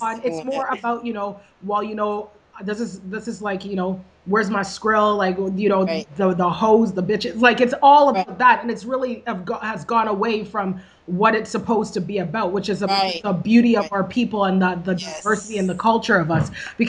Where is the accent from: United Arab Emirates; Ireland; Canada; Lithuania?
Canada; As being Canadian, okay, we are not exposed to a lot of the violence that goes on in the United States.